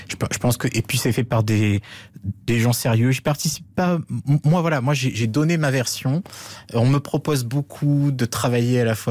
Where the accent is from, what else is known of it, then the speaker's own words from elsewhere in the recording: Antibes, Provence-Alpes-Côte d'Azur, France; tourner à Antibes, qui est ma ville natale